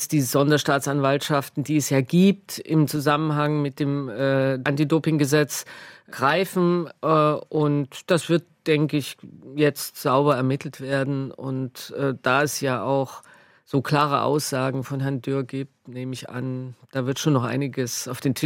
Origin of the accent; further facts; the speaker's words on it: Dresden, Saxony, Germany; so als Ostdeutsche und als Dresdnerin auch.